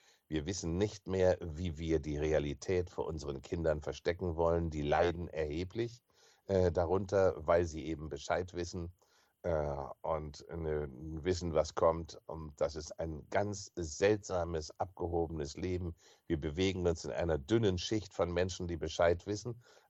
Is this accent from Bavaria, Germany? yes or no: no; Bremen, Germany; Wir haben jetzt schon Stadtviertel in Berlin, in meiner Heimatstadt Bremen und anderswo